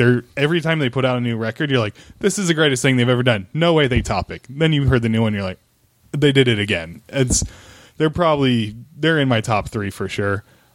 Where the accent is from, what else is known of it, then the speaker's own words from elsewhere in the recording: Roseville, California, United States; because I grew up in Roseville, Sacramento area.